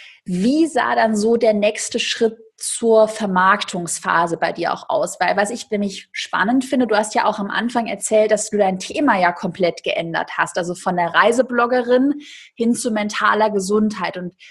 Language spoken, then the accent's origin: German; Baden-Württemberg, Germany; Schwabe, ich bin auch Schwabe.